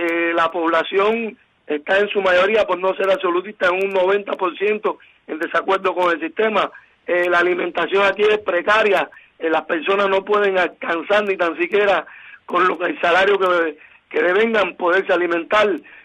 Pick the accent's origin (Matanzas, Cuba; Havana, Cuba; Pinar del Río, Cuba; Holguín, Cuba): Pinar del Río, Cuba; Guane; en mi pueblo, que quiero rectificarle algo, no es Guamá, es Guane, que está a 25 kilómetros de aquí de la ciudad de Sandino.